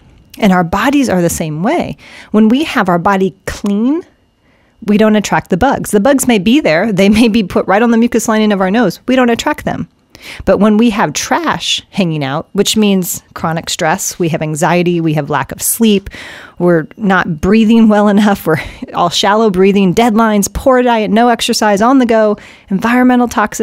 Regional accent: Iowa, United States; I'll tell you right now, I'm from Iowa, and I'm 100% German. I've had no French.

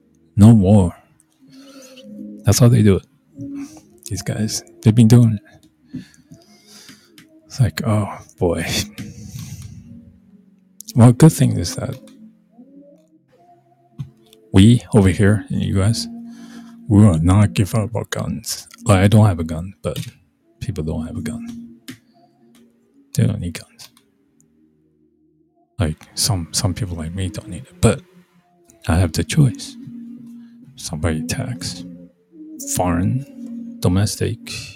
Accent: Taiwan; when I grew up in Taiwan

